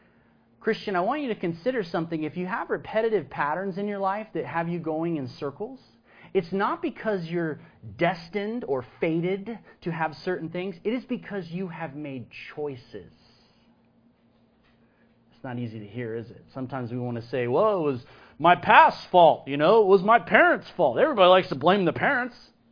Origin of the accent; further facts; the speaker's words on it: Texas, United States; something that should make all of us as Texans proud.